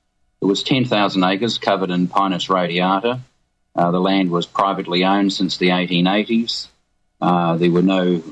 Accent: Rotorua, Bay of Plenty, New Zealand; moved away as an adult; now in Australia; Well, I grew up in Rotorua, New Zealand. I left school at 15, started off training as a chef, ended up in Australia when I was 18.

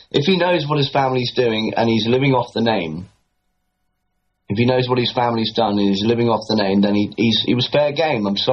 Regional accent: England, United Kingdom; born there; I was born in England, but I consider myself an Irishman, and I'm the first generation

